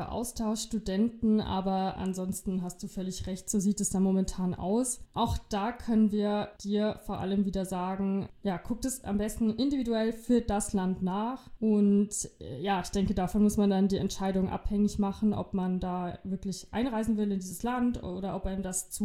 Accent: Germany; ich als Deutscher

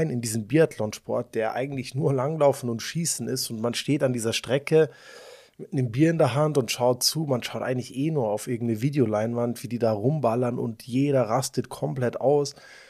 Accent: Sicily, Italy; moved away; I mean, ich bin in Sizilien aufgewachsen. Ich bin basically mit Pistazien groß geworden.

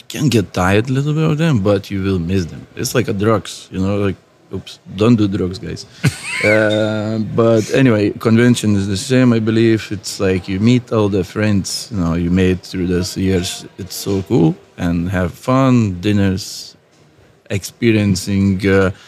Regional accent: Lithuania; English is a second language; also born or lived in Ireland; I'm artist from Lithuania, worked in Ireland for the last 15 years, back to Lithuania now for the last 3 years

